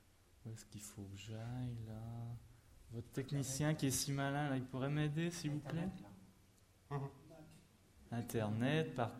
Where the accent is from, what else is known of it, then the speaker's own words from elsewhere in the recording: Quebec, Canada; moved away as an adult; now in France; mais quand je suis parti du Québec il y a 20 ans, personne ne disait ça. Et maintenant les gens le disent. Un mec, pour dire un gars, chez nous on dirait un gars